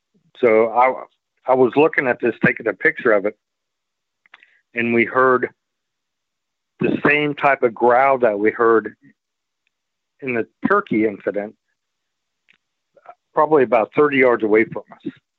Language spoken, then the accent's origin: English; Ohio, United States; moved away as an adult; The one that I saw, I'm originally from Ohio, but I retired to Tennessee.